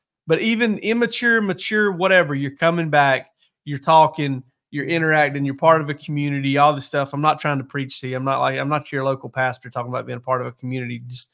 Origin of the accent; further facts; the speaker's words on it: Georgia, United States; I grew up down there in South Georgia. A lot of Florida State fans down there.